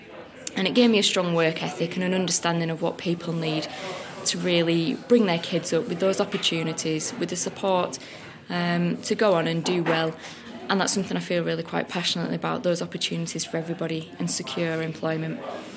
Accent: Halifax, Yorkshire and the Humber, United Kingdom; decision to stand for the Labour Party for Halifax. It's my hometown. I've lived and worked here almost all of my life.

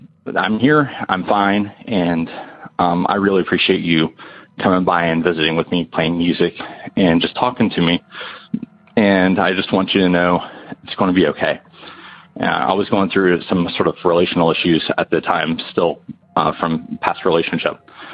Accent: North Carolina, United States

